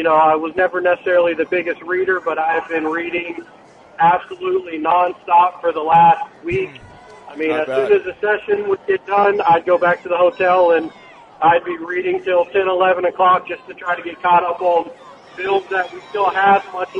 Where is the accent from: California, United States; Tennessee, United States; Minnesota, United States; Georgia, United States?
Tennessee, United States; Memphis; moved away; also born or lived in Mississippi; Yeah, so I grew up mostly in the Memphis, Tennessee area, right across state line in Mississippi.